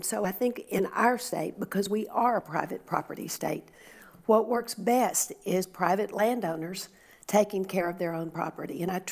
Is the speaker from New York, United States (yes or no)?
no; Midland, Texas, United States; I joined with a group of my good friends, of one friend who grew up with me in Midland and other friends who grew up on South Texas ranches